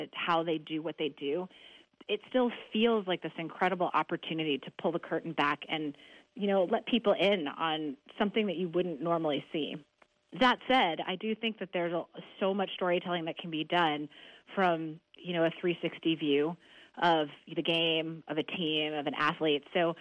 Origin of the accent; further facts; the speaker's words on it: Hong Kong; even though I'm only 5'10", because I grew up in Hong Kong.